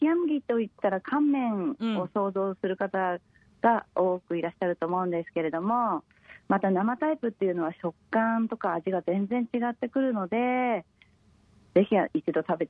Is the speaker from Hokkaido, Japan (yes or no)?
yes; Kunneppu, Hokkaido, Japan; 生まれも育ちもずっとクンネップで、途中あのいなくなった時もあったんですけど、ほぼクンネップです。